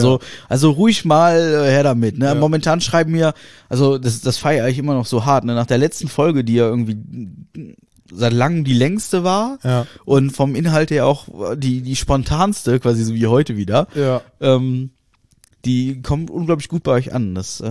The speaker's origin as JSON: {"language": "German", "country": "Russia", "said": "so wie man das bei uns in Russland macht"}